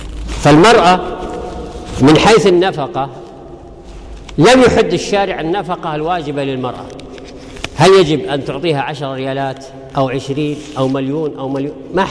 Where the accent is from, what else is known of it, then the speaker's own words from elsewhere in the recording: Saudi Arabia; احنا عندنا بالسعودية